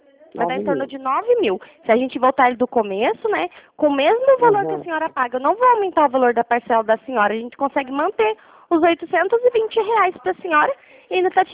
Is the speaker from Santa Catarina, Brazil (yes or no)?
no; Iguape, São Paulo, Brazil; Eu sou de Iguape, conhece?